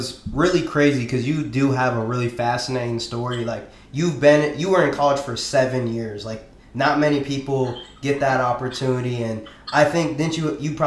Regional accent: Iowa City, Iowa, United States; I'm from Iowa City, Iowa.

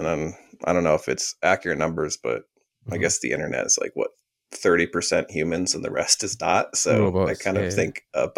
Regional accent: Michigan, United States; also born or lived in Chicago / Georgia / South Carolina; Originally I'm from Michigan, but I've jumped around. I've been everywhere. I've been like living in Chicago and Georgia. I think the last, where I was before was South Carolina.

